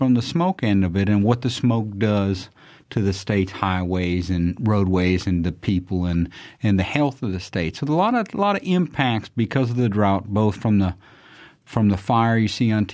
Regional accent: Minnesota, United States; I'm from Minnesota, and I started working in the West.

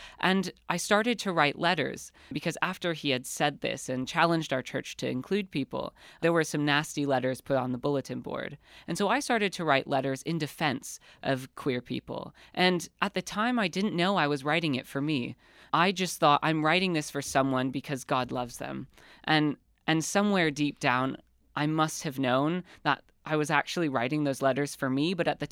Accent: Penn Yan, New York, United States; it was really difficult growing up because I didn't feel comfortable

